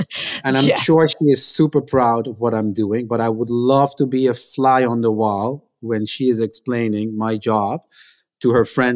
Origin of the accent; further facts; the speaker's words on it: Netherlands; English is a second language; So picture this, a short brown kid growing up in the Netherlands.